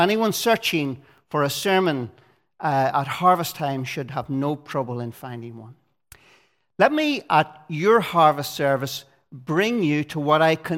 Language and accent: English; Rathfriland, Northern Ireland, United Kingdom; I'm from Rathfrailin, and if you know anything about Rathfrailin, then you'll know that harvest is a big thing in that part of the world.